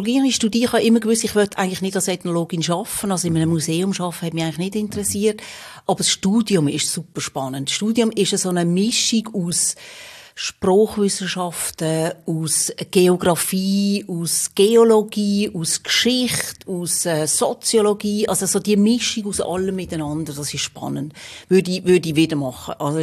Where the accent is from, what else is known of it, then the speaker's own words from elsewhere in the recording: Magden, Aargau, Switzerland; Ich bin in Fricktal aufgewachsen, in Magden. Mhm. Genau, bin dann dort auch in Bezirksschule, heisst das dort, in Rheinfelden. Und dann ziemlich schnell auf Richtung Basel, Muttens Gymnasium gemacht, Basel.